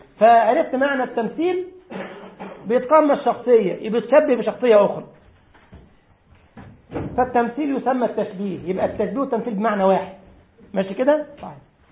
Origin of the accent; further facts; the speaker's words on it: Egypt; عندنا في مصر كان بيجيب لك جهاز كده قد كده اهو